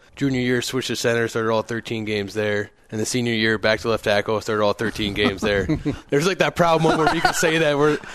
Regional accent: Illinois, United States; So I was born outside of Chicago.

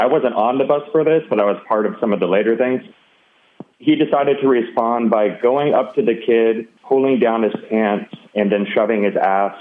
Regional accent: Los Angeles, California, United States; I'm actually from the Los Angeles area, and so it was a private high school in the Valley.

